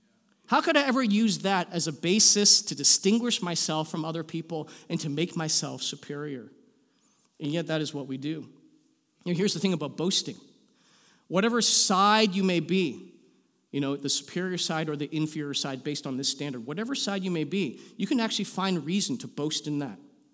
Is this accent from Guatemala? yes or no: no; St. Catharines, Ontario, Canada; I grew up in St. Catharines, Niagara area. Not very many Chinese people there, so my friends were all hockey-playing white Canadians, and that's how I self-identified.